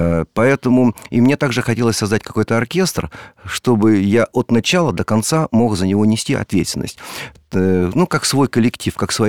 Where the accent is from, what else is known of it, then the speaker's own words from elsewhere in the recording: Stary Oskol, Belgorod Oblast, Russia; born there; Я родился в Старомосколе, это маленький город, относительно маленький